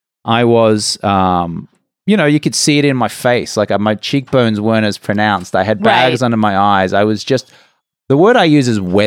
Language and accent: English; Brisbane, Queensland, Australia; moved away as an adult; also born or lived in England; now in Los Angeles, United States; So I'm from Australia. Yes. Grew up in Brisbane, Australia. Went and lived in England for about 4 years.